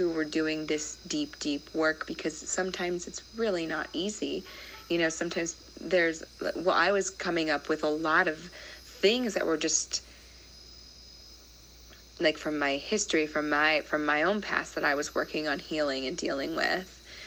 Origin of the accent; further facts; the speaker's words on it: Iowa, United States; I grew up in Iowa, you know, I grew up in a pretty conservative part of Iowa, and then I worked in the government.